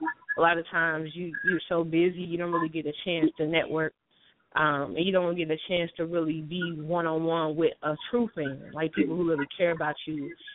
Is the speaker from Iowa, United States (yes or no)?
no; Muncie, Indiana, United States; So I was having an event in my hometown, Muncie, Indiana.